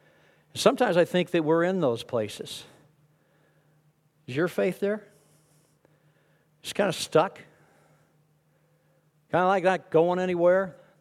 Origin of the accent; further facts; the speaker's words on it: Missouri, United States; I grew up in Missouri, and we had a 1,200-acre farm. I had 5 miles of riverfront on the Gasconade River